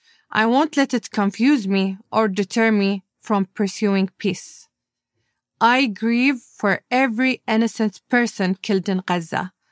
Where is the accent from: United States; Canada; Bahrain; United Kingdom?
Bahrain; I grew up in Bahrain.